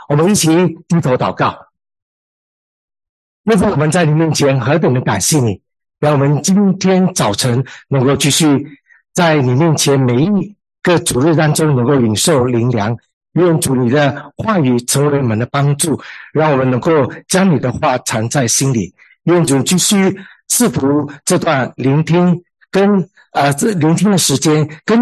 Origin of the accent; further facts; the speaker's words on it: Malaysia; now in Singapore; 我是马来西亚人，但是我定居在新加坡，现在是新加坡的公民。